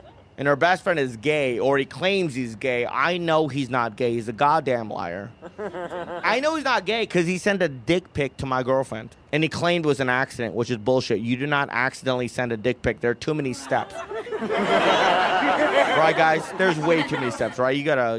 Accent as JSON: {"language": "English", "country": "India", "said": "I was like, really, bro? You're British. And I'm Indian."}